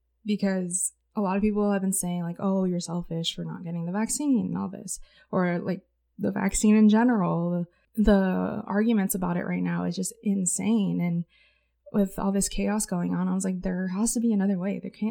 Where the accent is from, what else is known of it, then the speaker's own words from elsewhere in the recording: San Diego, California, United States; moved away as an adult; now in Las Vegas, United States; I've been in Vegas for about 6 years now. And I mean, I grew up in San Diego, but I moved here for college, and then I kind of stayed here after college, just because COVID hit.